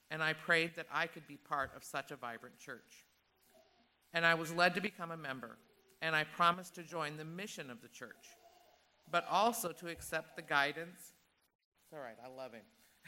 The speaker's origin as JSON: {"language": "English", "town": "Thompsonville", "region": "Michigan", "country": "United States", "tie": "born or raised there", "said": "I was raised in Thompsonville at the end of a dirt road right before it became a seasonal road, which is the two-track."}